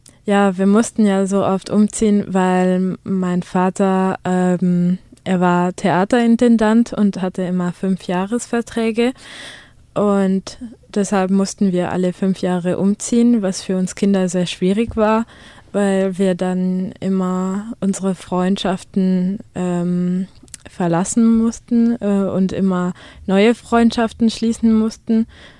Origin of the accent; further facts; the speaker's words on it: Neuchâtel, Switzerland; also born or lived in Munich, Germany; Also, ich bin geboren in München, habe aber dort noch nie gelebt. Danach bin ich in der Schweiz aufgewachsen. Zuerst in Neuchâtel. Das ist am Neuchâteler See, ein sehr schöner See. Und eine schöne Stadt, um groß zu werden als Kind.